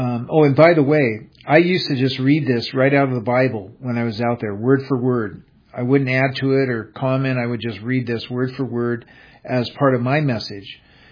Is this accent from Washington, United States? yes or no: yes; Seattle, Washington, United States; born there; I was born in Seattle, Washington. I didn't have a say of where I was going to be born.